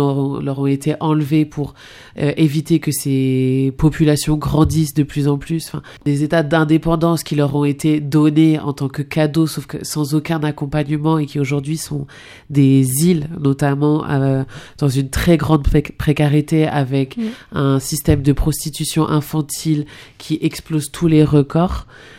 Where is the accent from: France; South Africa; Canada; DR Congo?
France; Réunion; Enfin, moi, je viens de La Réunion.